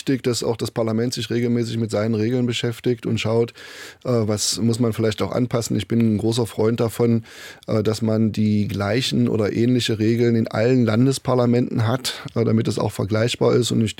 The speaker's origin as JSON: {"language": "German", "region": "Saxony-Anhalt", "country": "Germany", "said": "die Menschen in meiner Heimat Sachsen-Anhalt"}